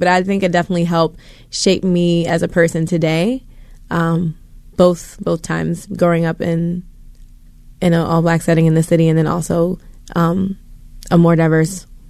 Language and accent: English; Baltimore, Maryland, United States; I spent most of my, half of my time, I guess, in Essex, Maryland, which is in Baltimore County. But I spent a good part of my childhood in the Northwood area of Baltimore City. So near like Morgan.